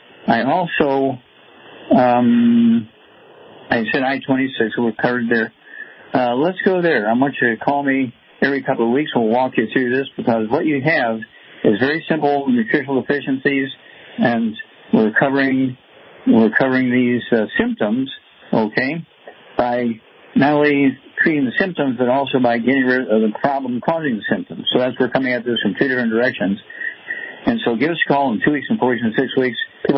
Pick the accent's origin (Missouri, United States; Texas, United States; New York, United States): Missouri, United States; Let's start out in Missouri, my home state.